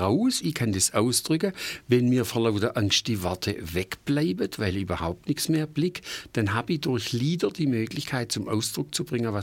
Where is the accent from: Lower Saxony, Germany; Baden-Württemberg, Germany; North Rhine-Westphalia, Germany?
Baden-Württemberg, Germany; Stuttgart; accent: Swabian; Also ich bin geborener Stuttgarter, aber bin dann so ähnlich wie eine Schneckennudel um Stuttgart immer wieder gekreist.